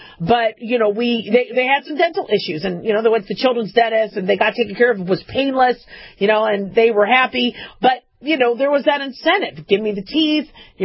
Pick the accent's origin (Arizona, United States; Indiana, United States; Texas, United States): Arizona, United States; As a kid, I grew up in Arizona. So in Arizona, when it came to Santa Claus, we didn't have fireplaces in a lot of our homes in Arizona.